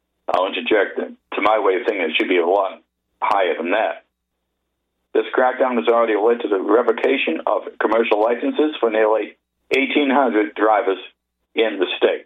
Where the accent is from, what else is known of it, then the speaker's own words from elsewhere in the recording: Massachusetts, United States; now in Maryland, United States; my current home state, Maryland, my home state when I was growing up, Massachusetts, and New York State.